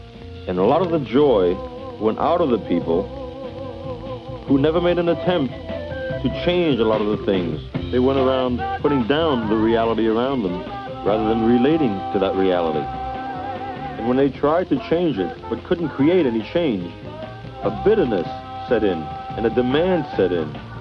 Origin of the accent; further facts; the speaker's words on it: Berlin, Germany; I was raised with them in Berlin. And not with them, but in an orphanage